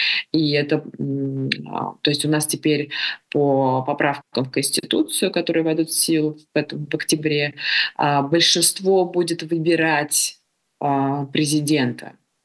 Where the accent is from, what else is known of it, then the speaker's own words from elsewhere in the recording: Georgia; Мы спонтанные люди, грузины, южные.